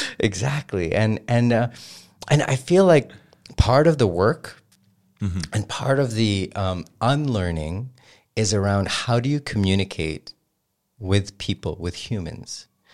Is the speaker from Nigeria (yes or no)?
no; Karachi, Sindh, Pakistan; also born or lived in Mauritius / France; I was born in Mauritius. I was in Pakistan for a little bit. Then I moved to France at age 6 to 12. And then at 12, I came back to Pakistan. And I was in Karachi and I was in high school there.